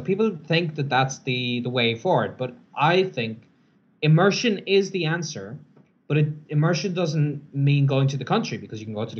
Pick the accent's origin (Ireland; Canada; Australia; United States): Ireland; Cavan, Ulster; But when I am back in my hometown in Cavan, Ireland, I do finally get access to my public library, and even my small town library has some really great language learning resources.